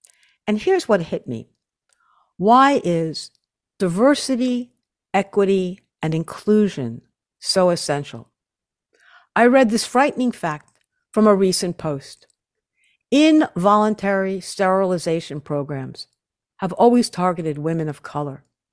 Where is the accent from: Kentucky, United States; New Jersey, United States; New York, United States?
New York, United States; Long Island; my experience as a white female growing up on Long Island is very different from a Black woman growing up in Detroit